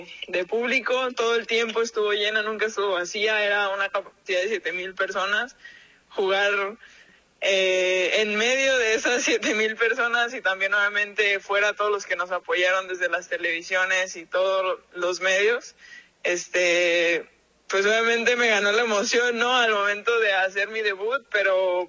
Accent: Mexico; born there; soy la primera mexicana nacida aquí en México que participa en unos Juegos Olímpicos.

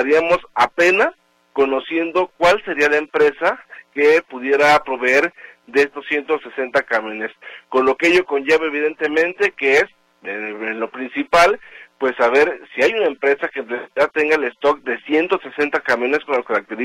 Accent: Guadalajara, Jalisco, Mexico; Pero evidentemente también nos vamos a enfrentar nosotros como tapatíos.

